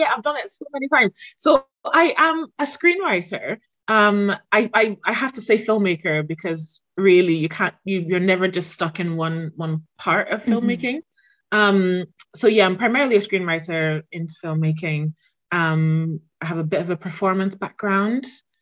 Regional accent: Ghana; And I was born in Ghana. So I spent my childhood in Ghana.

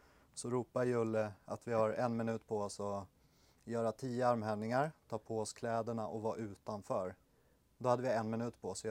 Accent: Karlskrona, Blekinge, Sweden; born or raised there; also born or lived in Stockholm

